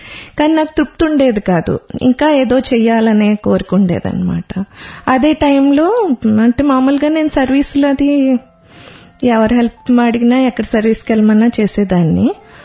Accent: Visakhapatnam, Andhra Pradesh, India; నేను విశాఖపట్నం నుంచి, నేను ఎంఏ బీఈడీ చేశాను, హౌస్ వైఫ్ని.

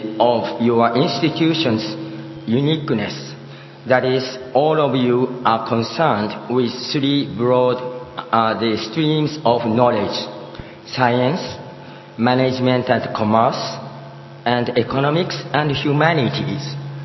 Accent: Hiroshima, Japan; I grew up in Hiroshima, Japan, and seeing the nuclear bomb disaster area. I have been a university professor for 40 years in total so far, 18 years in Japan, and 24 years in the Pennsylvania

